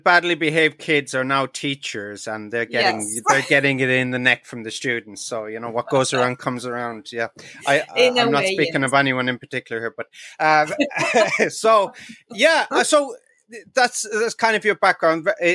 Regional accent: Ireland; Growing up in Ireland in the 80s

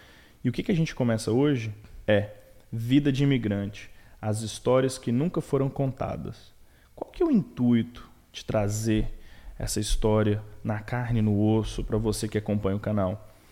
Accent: Goiás, Brazil; moved away; Vim com a minha mãe, ela me trouxe. Eu vim em 2001, sou de Goiás

